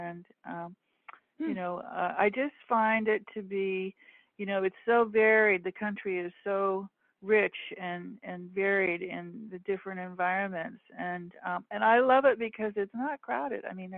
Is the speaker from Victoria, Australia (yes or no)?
yes; Melbourne, Victoria, Australia; that now we're from Melbourne.